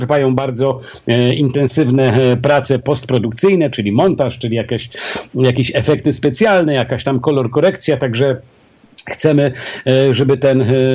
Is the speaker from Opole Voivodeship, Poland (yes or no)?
yes; Strzelce Opolskie, Opole Voivodeship, Poland; Ja jestem, słuchaj, z małego miasteczka na Opolszczyźnie, Strzelce Opolskie. To miasto mnie w jakimś sensie, wiesz, ukształtowało. Tam się wychowałem